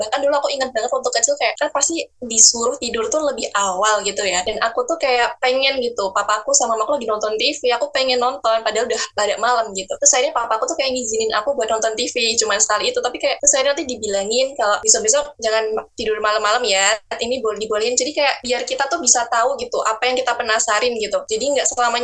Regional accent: Kediri, East Java, Indonesia; now in Solo, Indonesia; Aku Kediri, tapi sekarang lagi di Solo.

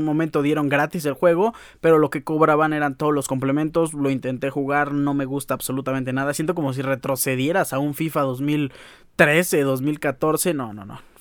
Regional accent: Mexico; Soy mexicano y la verdad es que te llena de pasión y de emoción

